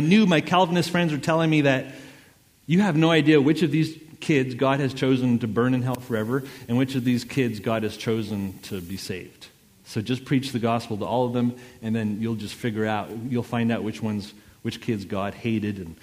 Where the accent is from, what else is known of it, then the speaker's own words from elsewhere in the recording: Montreal, Quebec, Canada; So I'm from Montreal, Canada.